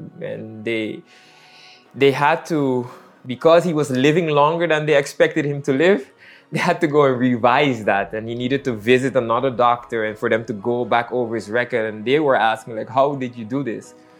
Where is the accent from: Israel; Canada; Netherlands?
Netherlands; also born or lived in Guyana; And we were living in the Netherlands. That's where I grew up. I was born in Guyana, but grew up in the Netherlands.